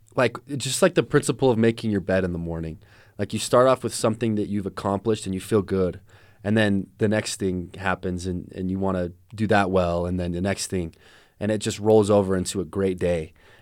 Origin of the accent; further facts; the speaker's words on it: American Fork, Utah, United States; And Tabitha's Way is a great way to get back to my hometown, American Fork, yeah.